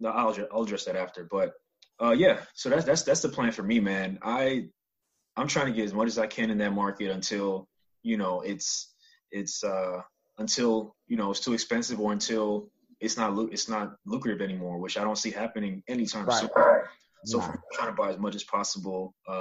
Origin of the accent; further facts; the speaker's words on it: New York, United States; so a friend of mine who I grew up with back in New York, we're going to partner together to buy something in Dayton.